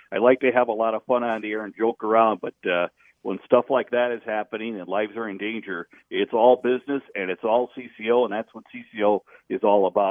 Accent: Richfield, Minnesota, United States; I still remember it playing on that kitchen radio where I grew up in Richfield, Minnesota.

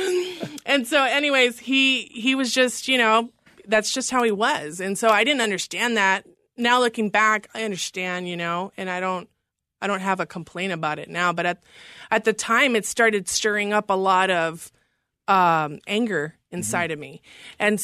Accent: Oklahoma City, Oklahoma, United States; also born or lived in Fresno, California; So, I was born in Fresno, California. I lived there as a baby. I don't remember it. And then when I was, I think when I was about one, we moved over to Oklahoma City, believe it or not.

